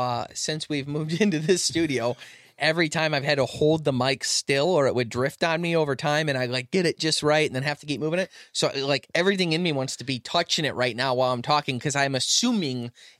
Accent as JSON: {"language": "English", "region": "Michigan", "country": "United States", "tie": "born or raised there", "said": "we grew up in Michigan where we had the Michigan Dog Man"}